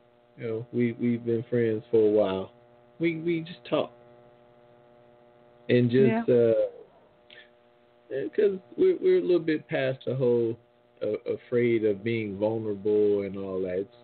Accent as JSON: {"language": "English", "town": "New Orleans", "region": "Louisiana", "country": "United States", "tie": "born or raised there", "said": "Because growing up in New Orleans, we didn't make a lot of money."}